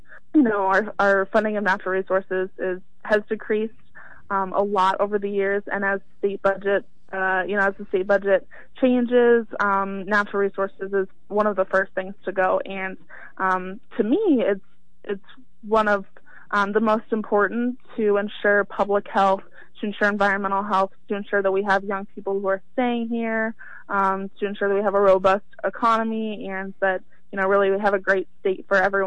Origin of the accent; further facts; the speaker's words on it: Boone, Iowa, United States; I'm from Boone, and I graduated high school on this past December.